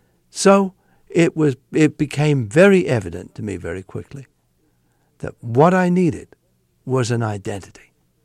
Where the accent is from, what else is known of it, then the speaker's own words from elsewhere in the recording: London, United Kingdom; accent: Cockney; And I lost my Cockney accent. I was a Cockney when I was a little boy. I lost it because I heard the BBC announcers speaking much more perfect English than I was